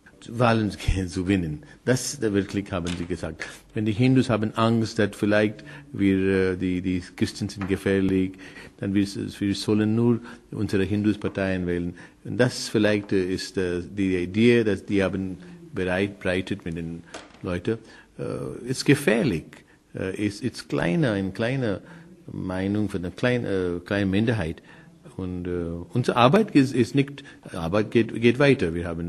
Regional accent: Mumbai, Maharashtra, India; ich komme aus Bombay. Wir haben keine Kasten in Bombay.

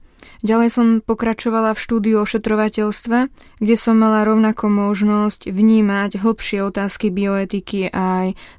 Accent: Banská Bystrica, Banská Bystrica Region, Slovakia; now in Rome, Italy; Keďže študujeme tu v Ríme, nemáme takú možnosť sledovať tak dôkladne a pozorne dianie na Slovensku.

